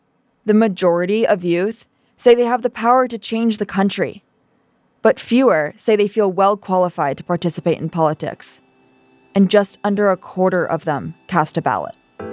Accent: California, United States; I realized the issues felt more urgent to me in my home state.

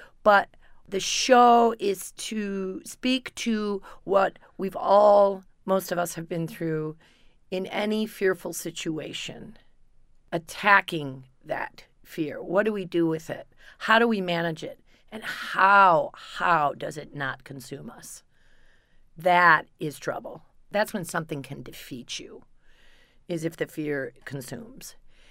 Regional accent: Kalamazoo, Michigan, United States; now in New York City, United States; I'm born and raised in Kalamazoo, Michigan. I ended up in New York City to do my thing, which is acting and writing and comedy, and did it all.

